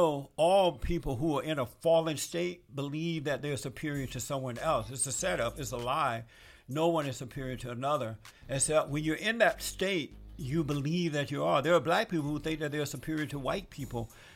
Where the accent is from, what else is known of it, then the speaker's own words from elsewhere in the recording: Alabama, United States; I mean, I grew up, as you know, I grew up in Alabama.